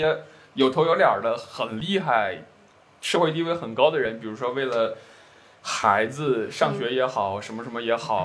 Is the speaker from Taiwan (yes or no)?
no; Northeast China, China; 就是我小的时候在东北